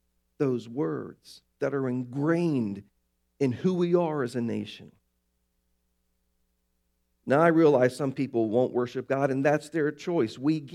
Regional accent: Baltimore, Maryland, United States; I grew up in Baltimore and I was blessed to grow up there for a lot of reasons.

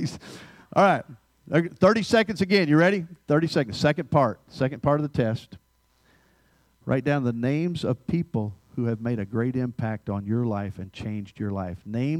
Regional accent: the North, United States; I'm from the North, by the way. I don't sound like it.

